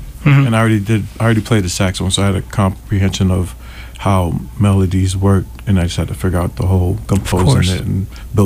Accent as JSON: {"language": "English", "town": "Boston", "region": "Massachusetts", "country": "United States", "tie": "born or raised there", "said": "I grew up in the South End area of Boston."}